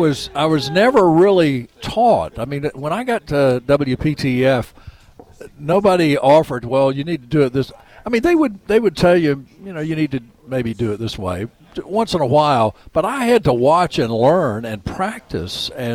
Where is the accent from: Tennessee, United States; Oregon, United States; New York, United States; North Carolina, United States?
North Carolina, United States; Because I'm from Nash County, but my mother would say that I put on airs when I'm doing the news.